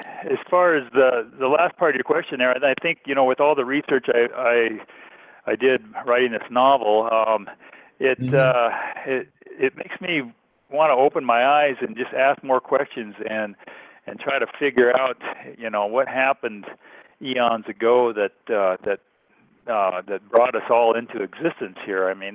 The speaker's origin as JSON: {"language": "English", "region": "Montana", "country": "United States", "tie": "born or raised there", "said": "Well, I'm from Montana. I still live there. I'm also a airline pilot, which is I travel around quite a bit. But born and raised in Montana."}